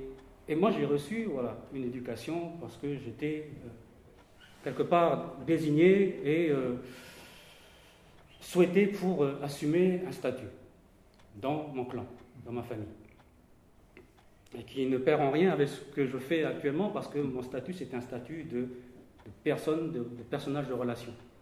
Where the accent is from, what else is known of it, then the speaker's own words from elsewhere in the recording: Canala, New Caledonia; J'ai grandi à Kanala